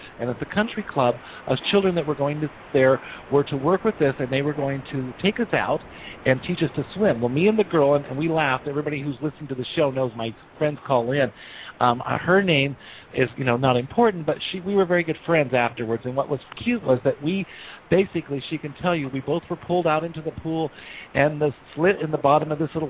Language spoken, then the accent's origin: English; Laramie, Wyoming, United States; everyone knows I'm from Laramie, Wyoming. If you discuss this up in the Rocky Mountains, you know, back in, I'll give you my age, 40 years ago, it was not pretty.